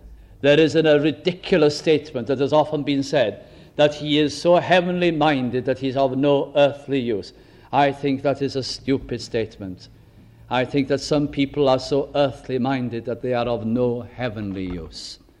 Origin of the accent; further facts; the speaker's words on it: Wales, United Kingdom; I'm from North Wales.